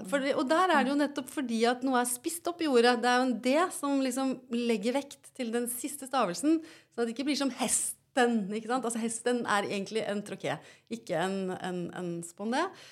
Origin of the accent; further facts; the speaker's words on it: Trøndelag, Norway; accent: Trøndersk; first language Trøndersk; mitt morsmål jo egentlig trøndersk, for jeg har en trøndersk mamma